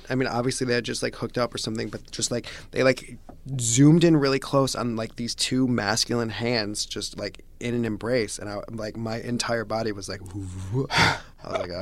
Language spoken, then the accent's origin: English; Chicago, Illinois, United States; I mean, I was very involved in theater growing up in the city of Chicago